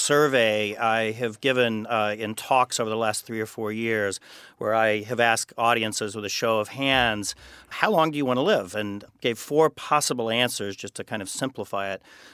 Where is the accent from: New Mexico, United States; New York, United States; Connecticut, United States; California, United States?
California, United States; And in fact, I'm from California. I live out in San Francisco, Silicon Valley.